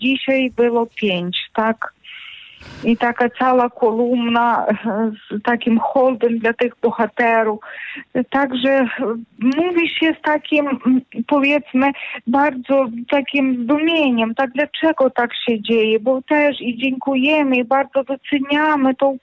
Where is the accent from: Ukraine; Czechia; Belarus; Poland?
Ukraine; mamy ukraińskie pochodzenie, także jesteśmy Ukraińcami, tak?